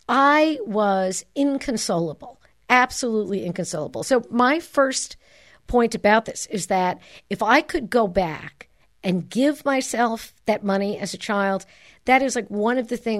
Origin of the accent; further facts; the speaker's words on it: Brooklyn, New York, United States; When I was growing up in Brooklyn, when I was a little girl, and my old Sicilian grandmother had developed skills, life skills, let's call them.